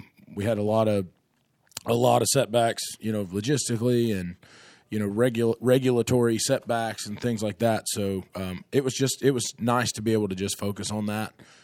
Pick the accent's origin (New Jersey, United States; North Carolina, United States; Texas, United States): North Carolina, United States; Asheville; also born or lived in Charlotte / Huntersville; I was born in Charlotte, lived in Huntersville, North Carolina, until I was 8, moved to Asheville. So I just grew up around it